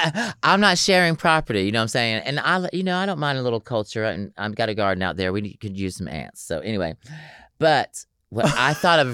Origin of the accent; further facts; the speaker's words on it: Atlanta, Georgia, United States; I'm from Atlanta, Georgia, so it's Coca-Cola. I don't even think we have Pepsi in that town.